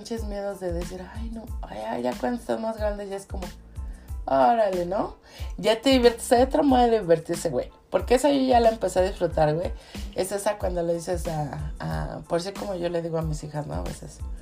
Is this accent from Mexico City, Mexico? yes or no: yes; Mexico City, Mexico; born there; En mi país natal, mi raza, que es el México, la Ciudad de México en especial